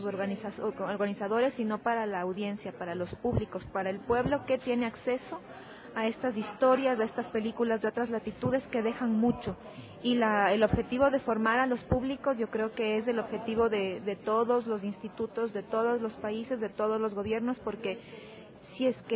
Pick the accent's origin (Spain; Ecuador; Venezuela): Ecuador; es muy importante también para nosotros como ecuatorianos.